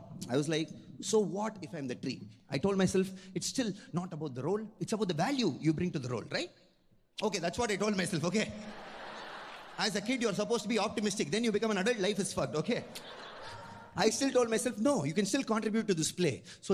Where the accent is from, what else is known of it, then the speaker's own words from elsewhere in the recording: Chennai, Tamil Nadu, India; I'm a Tamil boy, born and brought up in Chennai, the capital of Tamil Nadu. And since I come from such a logic-loving and Tamil-loving family, and my parents, no, they made sure that I learned everything in school except Tamil.